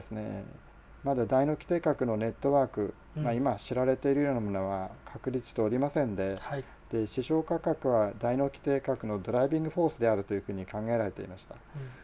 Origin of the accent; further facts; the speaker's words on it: Mito, Ibaraki, Japan; 私は水戸の出身です。